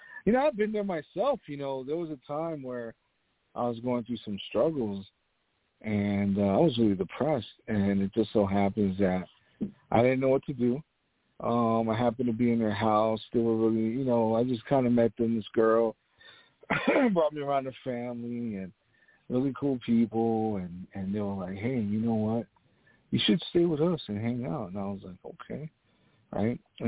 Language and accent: English; New York, United States; yeah, I'm from uptown. Oh, yeah, I'm from Harlem.